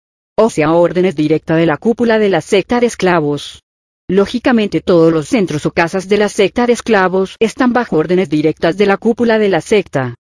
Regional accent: Argentina; now in Spain; Nosotras somos argentinas. Y hace 7 años que estamos en España. Vinimos para buscar empleo y poder salir adelante ya que la situación en mi país está muy mala. Somos argentinas pero con ascendencia española. Mis bisabuelos eran de aquí.

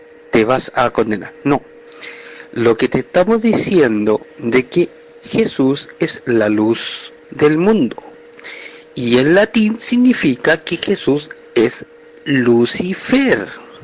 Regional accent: Chile; de Chile.

